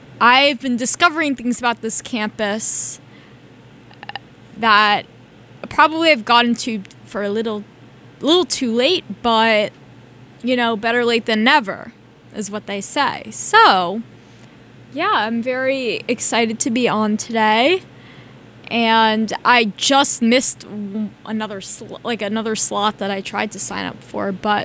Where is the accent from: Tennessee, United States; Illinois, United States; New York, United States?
New York, United States; And I remember going in these ballet performances because I grew up in New York.